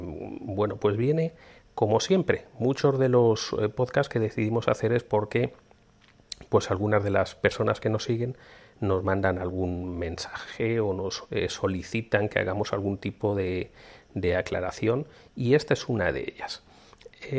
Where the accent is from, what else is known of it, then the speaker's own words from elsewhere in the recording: Spain; moved away; Yo a día de hoy ya lo desconozco, aún siendo español, la verdad es que hace 15 años que no voy para allá